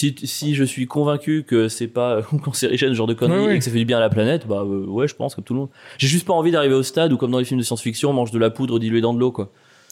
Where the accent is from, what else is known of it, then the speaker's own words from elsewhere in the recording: Auvergne-Rhône-Alpes, France; Moi, je viens d'Ardèche et tout.